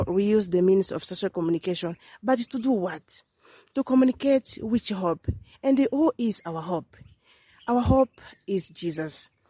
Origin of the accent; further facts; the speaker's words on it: Angola; now in Maputo, Mozambique; I belong to the Congregation of the Daughters of St. Paul, and I'm from Angola. Currently, I'm working in Maputo